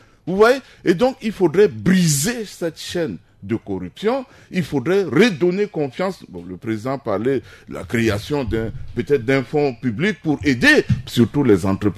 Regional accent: Central African Republic; Et quand tu fais des affaires en tant que centrafricain, c'est difficile.

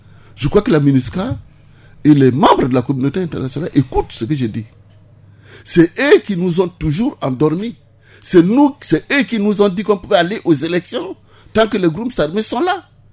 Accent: Central African Republic; on doit reconnaître, en tant que Centrafricain, que le pays est véritablement en guerre.

